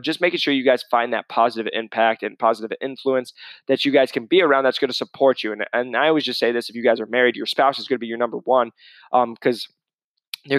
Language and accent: English; Midwest, United States; I say it because I'm from the Midwest. It's everywhere. But the Midwest, they don't care about as much health as normally as you get on the more the West Coast.